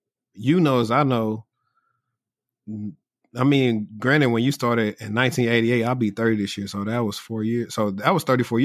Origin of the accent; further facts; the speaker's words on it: Louisiana, United States; And I'm from Louisiana where housing is cheap.